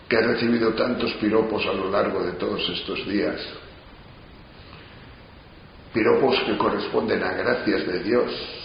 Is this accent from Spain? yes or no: yes; León, Castile and León, Spain; En mi tierra, en León, el cierzo viene siempre de Asturias